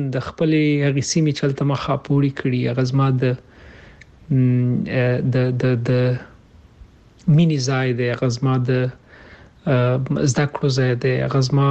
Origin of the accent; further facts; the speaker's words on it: Kabul, Afghanistan